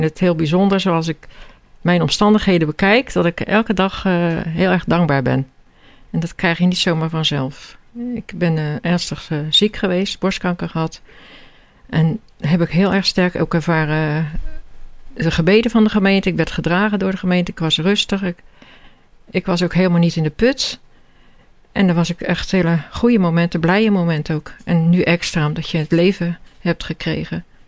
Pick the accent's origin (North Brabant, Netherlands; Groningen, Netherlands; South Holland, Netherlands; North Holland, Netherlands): South Holland, Netherlands; Delft; Nou, ik ben echt geboren en getogen in Delft. Zo meegegroeid.